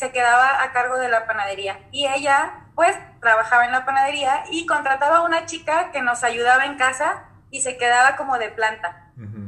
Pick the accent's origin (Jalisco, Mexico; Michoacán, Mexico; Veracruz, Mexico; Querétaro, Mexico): Michoacán, Mexico; Morelia; born there; Nací en la ciudad de Morelia, Michoacán, en México.